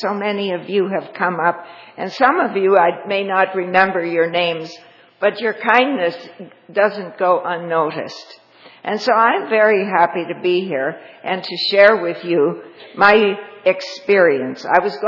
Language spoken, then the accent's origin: English; Toronto, Ontario, Canada; So I said … I'm from Toronto.